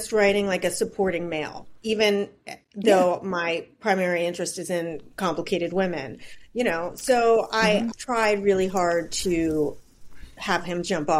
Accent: Seattle, Washington, United States; I grew up in Seattle.

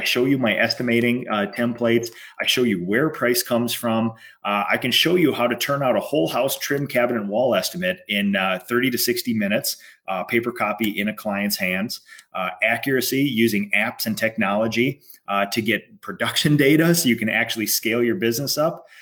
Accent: Eden Prairie, Minnesota, United States; I'm from Eden Prairie.

